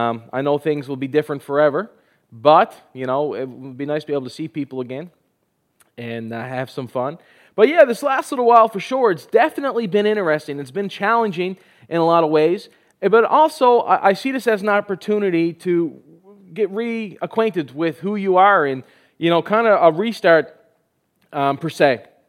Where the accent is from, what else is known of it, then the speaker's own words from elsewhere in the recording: Newfoundland and Labrador, Canada; now in Thunder Bay, Canada; I'm married to Kendra. I have three children, one on the way. Live here in Thunder Bay. I'm originally from Newfoundland.